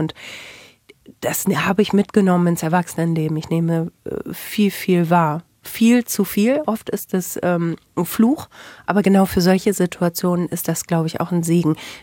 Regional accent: North Rhine-Westphalia, Germany; mich als Ostwestfälin

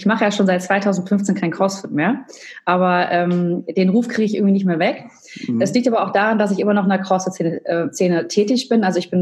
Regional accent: United States; now in Germany; Also ich bin Amerikanerin

